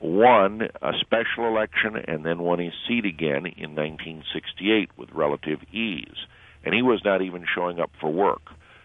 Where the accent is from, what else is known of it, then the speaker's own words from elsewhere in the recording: Connecticut, United States; I spent some time with Linda McMahon, the Republican candidate for the Senate in my home state of Connecticut.